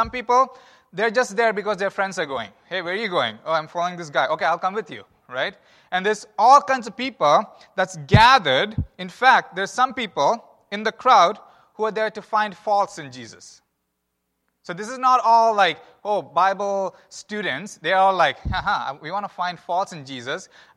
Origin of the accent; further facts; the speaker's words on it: southwest coast, India; I'm originally from India. I don't know if you recognize that. I'm from India, from the southwest coast of India.